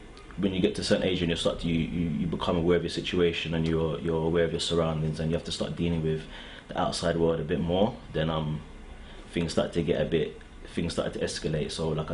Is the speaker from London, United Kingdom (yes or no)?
yes; London, United Kingdom; My mother is from South Africa and my dad is from Trinidad, and I was raised in between Tottenham and South London, Battersea. But I was born in Hammersmith Hospital.